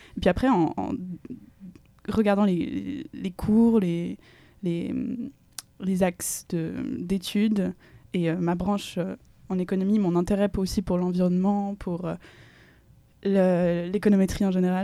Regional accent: Switzerland; je viens de Suisse, que j'ai grandi en Suisse principalement, ça s'entend peut-être à mon accent.

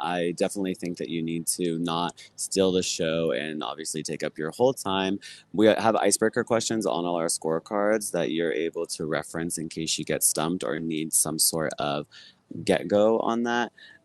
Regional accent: Fresno, California, United States; also born or lived in Bay Area / Sacramento; And then my hometown is Fresno, born and raised there. So decided what better way to keep spreading the love and the momentum going than to bring it back to my roots.

